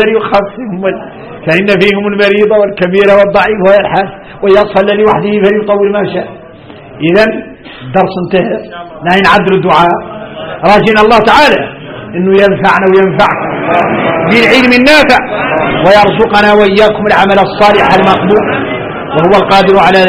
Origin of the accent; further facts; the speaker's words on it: Mauritania; يختار يعرفنا احنا موريتاني